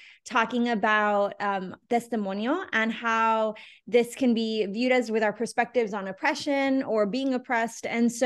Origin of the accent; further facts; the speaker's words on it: Laredo, Texas, United States; every time I tell somebody I'm from Laredo, they assume I speak Spanish. And then I feel really bad because I don't.